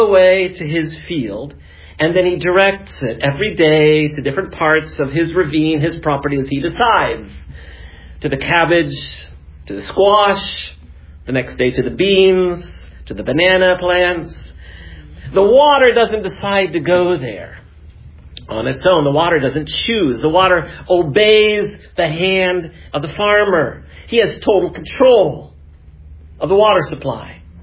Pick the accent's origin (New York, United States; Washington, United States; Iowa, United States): Iowa, United States; Iowa City; one of the nicest restaurants in my hometown of Iowa City, Iowa.